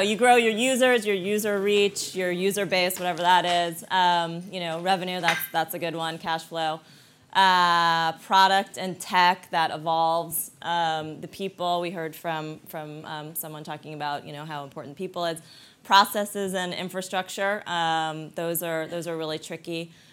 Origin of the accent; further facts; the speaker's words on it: New York, United States; now in San Francisco, United States; I live in San Francisco mostly. I'm from New York, and I spend a lot of time in London.